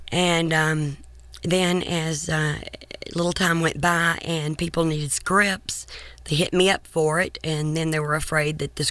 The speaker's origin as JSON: {"language": "English", "town": "Texarkana", "region": "Texas", "country": "United States", "tie": "born or raised there", "said": "I'm from Texarkana."}